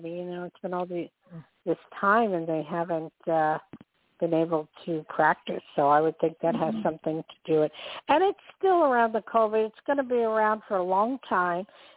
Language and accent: English; New York City, New York, United States; Okay, that's my town, New York. I was born